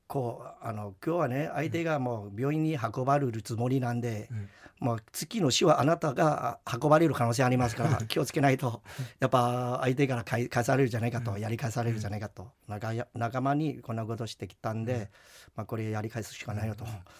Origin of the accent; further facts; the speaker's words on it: Perak, Malaysia; Japanese is a second language; マレー半島のクアラルンプールの北の方にある、うん、あのペラ州ですね。